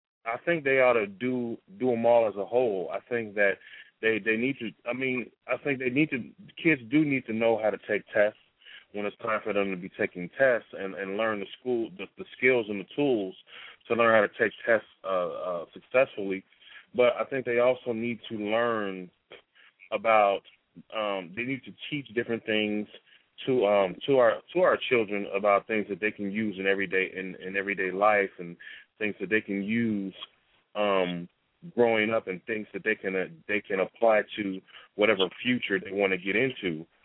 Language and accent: English; Chicago, Illinois, United States; I know when I was growing up in Chicago, you know, in Illinois, I remember those standardized tests.